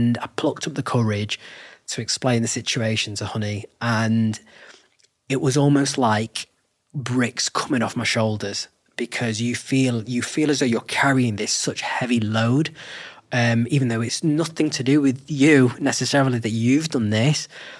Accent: United Kingdom; because obviously being British Sikh, I am from a culture where everything, family is everything.

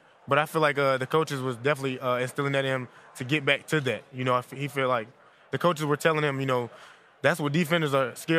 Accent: North Carolina, United States; North Carolina. No traffic.

